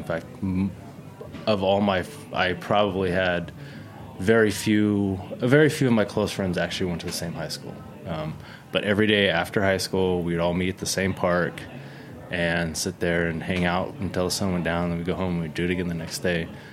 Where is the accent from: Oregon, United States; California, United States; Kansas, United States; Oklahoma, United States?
California, United States; Bakersfield; but growing up in Bakersfield was interesting. Skateboarded, surfed when I could make it to the beach, listened to mostly punk music.